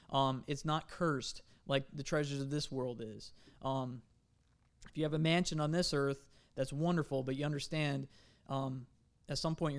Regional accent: San Diego, California, United States; also born or lived in Oregon; I remember growing up in San Diego

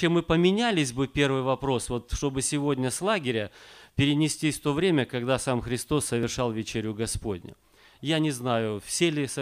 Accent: Kazakhstan; Как там у нас в Казахстане, я сам приезжий из Казахстана, как там складываются обстоятельства.

